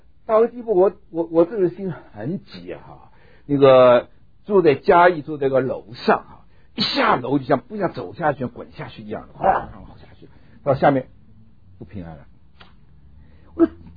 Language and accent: Chinese; China; 不是我们中国人说这个坏良心啊